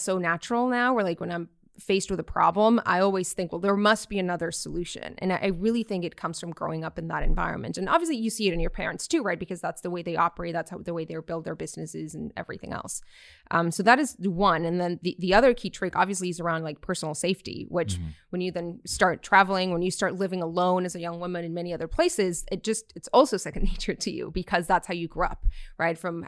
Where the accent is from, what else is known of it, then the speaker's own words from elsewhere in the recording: Tijuana, Baja California, Mexico; English is a second language; moved away as an adult; Yeah, I grew up in Tijuana for 18 years of my life. So I left when I left for college and I honestly had a great childhood.